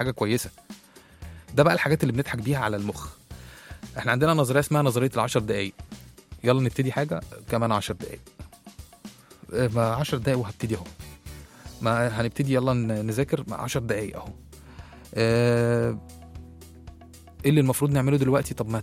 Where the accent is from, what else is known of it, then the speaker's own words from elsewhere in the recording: Egypt; ده مبدا عالمي مش احنا بس مصريين شغالين بيه